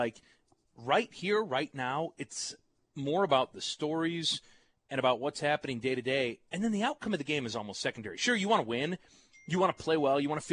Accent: Chicago, Illinois, United States; and I know it, growing up in Chicago, you know it.

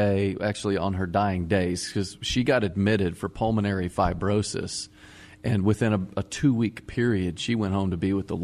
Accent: Dallas, Texas, United States; Oh, man, we grew up in Dallas.

